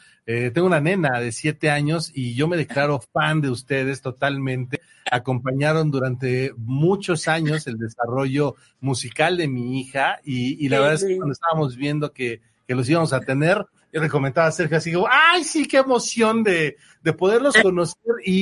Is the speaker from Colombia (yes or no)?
no; Mexico; pero así somos los mexicanos.